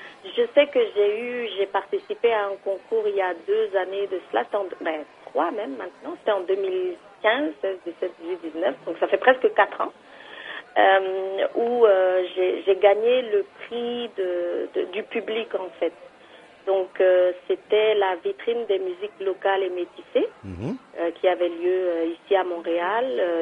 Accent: Benin; moved away; quand j'étais encore au Bénin, quand j'étais enfant au Bénin.

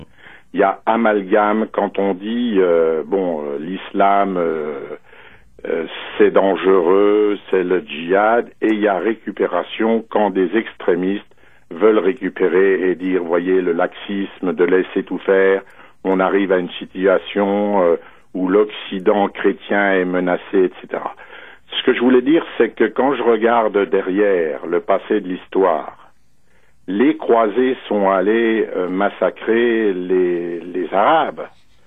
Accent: Canada; D'ailleurs, je dois dire que nous sommes Français du Canada

